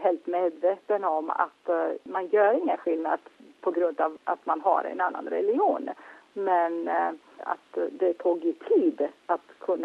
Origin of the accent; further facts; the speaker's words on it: Turkey; När jag säger att jag är från Turkiet och betraktas jag som turk